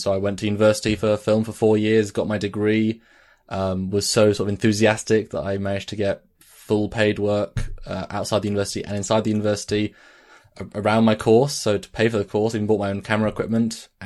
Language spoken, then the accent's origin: English; Bedford, East of England, United Kingdom; Oh, England, the originator of all the Americas, or North America. Yeah, England, Bedford region, if you want to be more specific, near Milton Keynes and 40 minutes north of London.